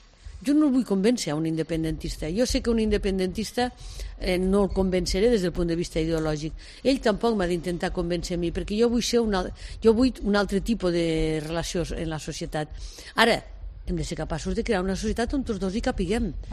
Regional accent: Bellloc d'Urgell, Catalonia, Spain; born there; now in Lleida, Spain; De Belllloc, nascuda a Belllloc d'Urgell, visco a Lleida des de fa molts anys, la qual cosa no m'impedeix dels dos llocs i soc sempre de Lleida. Lleida és casa meva.

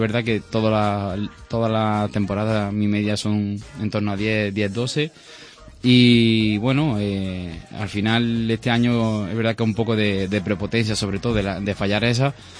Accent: Córdoba, Andalusia, Spain; Yo soy de Córdoba y el Carnaval de Cádiz me pilla bastante lejos

